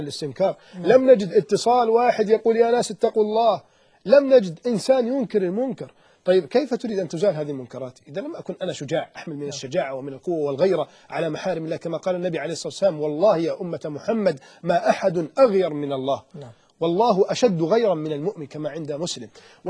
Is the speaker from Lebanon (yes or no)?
no; Alexandria, Alexandria Governorate, Egypt; أنا من الإسكندرية، أكيد لمسنا هناك صورة شبه متفق عليها